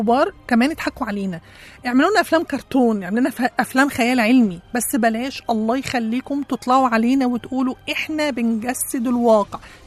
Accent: Egypt; كل حد هيحاول يغير من طبيعتنا كمصريين هنوقف له، ولازم كلنا نتحد

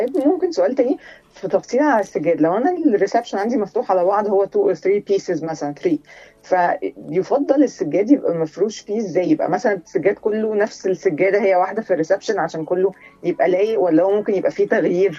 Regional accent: Egypt; المفروض نستحضرها كمصريين اكتر من كده.

